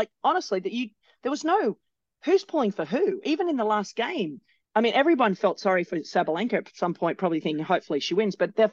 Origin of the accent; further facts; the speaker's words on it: Australia; It was a bit embarrassing as an Australian.